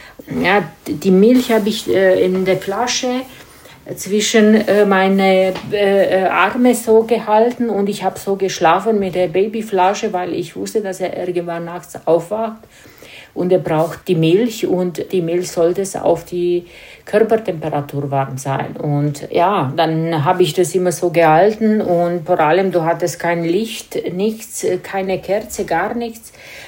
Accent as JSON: {"language": "German", "town": "Timișoara", "region": "Timiș County", "country": "Romania", "said": "geboren 22. August 1969, komme aus Rumänien, genau Temeschburg."}